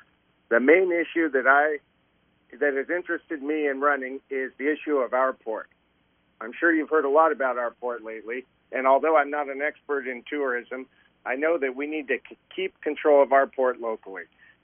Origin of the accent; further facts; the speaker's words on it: Ketchikan, Alaska, United States; I'm a lifelong Ketchikan resident, and I love my hometown.